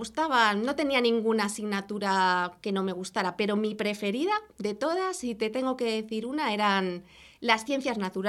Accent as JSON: {"language": "Spanish", "town": "Palma", "region": "Balearic Islands", "country": "Spain", "tie": "born or raised there", "said": "Estaba en Palma de Mallorca porque por motivos de trabajo de mi padre vivíamos allí"}